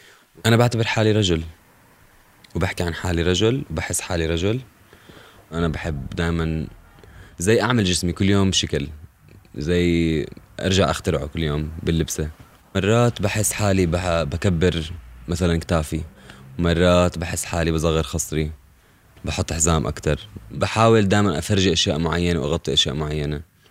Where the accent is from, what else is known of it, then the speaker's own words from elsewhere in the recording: Irbid, Irbid Governorate, Jordan; also born or lived in Zarqa / Amman; ربيت بالأردن بإربد وبالزرقة وبعمان